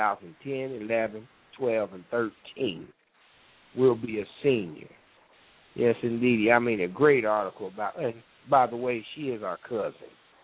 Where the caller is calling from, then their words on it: Dayton, Ohio, United States; calling from Dayton, Ohio.